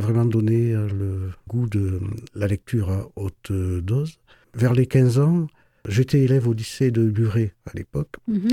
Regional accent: Occitanie, France; born there; c'est ma compatriote ariégeoise, puisque je suis né dans le Couserans

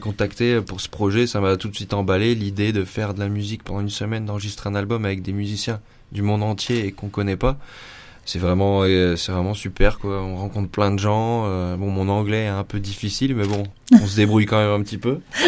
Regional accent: Nevers, Bourgogne-Franche-Comté, France; moi je suis le seul français en France ici, dans le groupe d'or. Donc … je viens de la Bourgogne, donc Nevers

